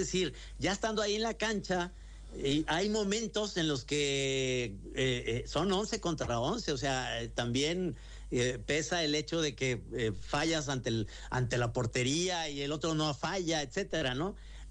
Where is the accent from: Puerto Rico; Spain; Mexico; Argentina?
Mexico; Guadalajara, Jalisco; yo como soy de aquí de Guadalajara y mi equipo es el Atlas y todos somos pro-argentinos